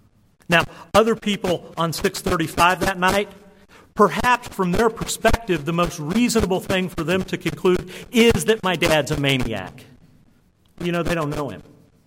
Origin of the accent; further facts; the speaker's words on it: Dallas, Texas, United States; I'm from Dallas, and we have a loop around Dallas called 635.